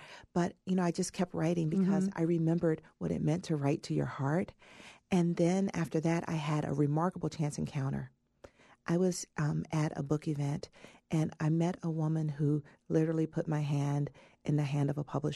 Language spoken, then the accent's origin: English; Atlanta, Georgia, United States; I felt like as a native Atlantan, I was a witness to the child murders because two of the murdered children were students at my school.